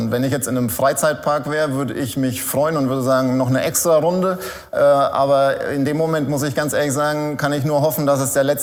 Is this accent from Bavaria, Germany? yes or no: yes; Bavaria, Germany; In Franken, genau genommen in Unterfranken.